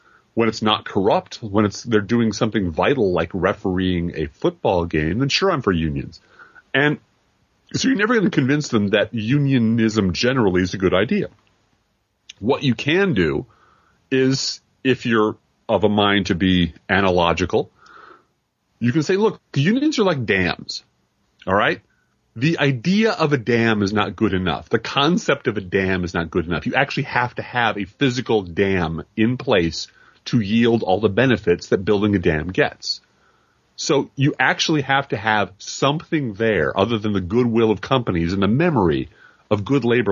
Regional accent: Chicago, Illinois, United States; I'm from Chicago. I love the Bears. I talk like the Bears.

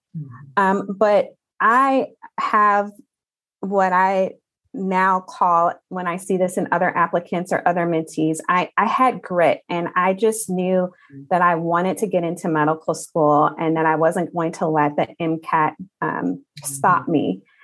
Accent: Chicago, Illinois, United States; So I'm from the Chicago area originally.

